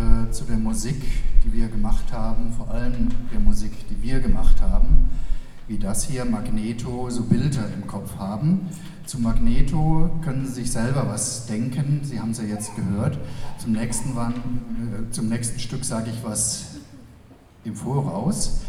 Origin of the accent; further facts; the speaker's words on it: Wertheim, Baden-Württemberg, Germany; Ich komme aus Wertheim, eine kleine Gemeinde im Badischen, bei Würzburg, aber noch auf der guten Seite.